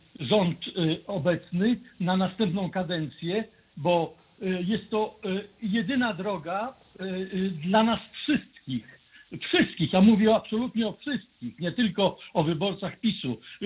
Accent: Warsaw, Masovian Voivodeship, Poland; now in Linz, Austria; z Austrii, z Linzu. Ja właściwie jestem z Warszawy, ale w tej chwili jestem czasowo w Linzu.

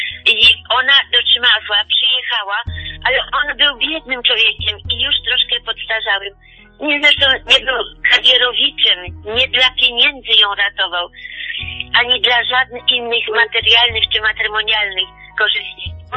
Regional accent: Jałowęsy, Świętokrzyskie Voivodeship, Poland; My pochodzimy z Gór Świętokrzyskich. Jałowęsy, koło Opatowa.

